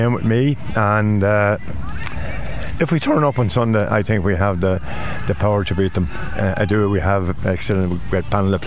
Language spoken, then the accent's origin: English; Leinster, Ireland; I'm from Louth originally.